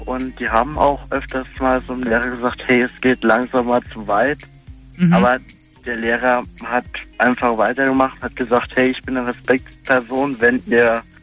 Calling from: Pirmasens, Rhineland-Palatinate, Germany; Pirmasens.

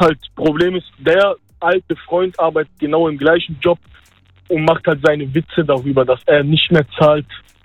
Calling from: Stuttgart, Baden-Württemberg, Germany; Aus Stuttgart.

